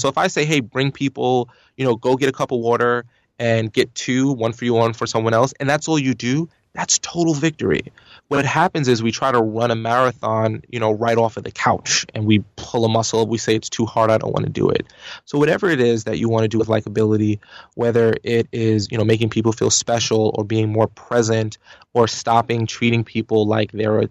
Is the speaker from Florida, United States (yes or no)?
no; New York, United States; You know, I'm from New York, so you probably hear that I speak very fast.